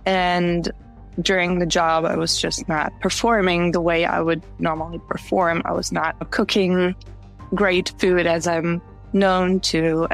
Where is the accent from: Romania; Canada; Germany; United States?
Germany; I was in Germany, because I am from Germany.